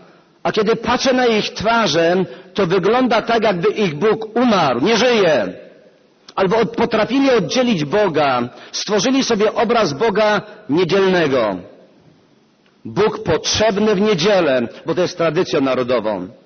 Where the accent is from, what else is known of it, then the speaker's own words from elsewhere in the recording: Oświęcim, Lesser Poland, Poland; Zarówno mój przedmówca, jak i ja pochodzimy spod Oświęcimia.